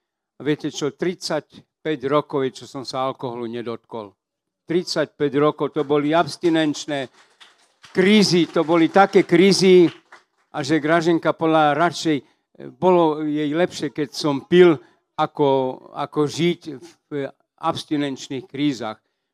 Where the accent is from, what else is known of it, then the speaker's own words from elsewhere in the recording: Kapušany, Prešov Region, Slovakia; ja som z východu, Kapušany pri Prešove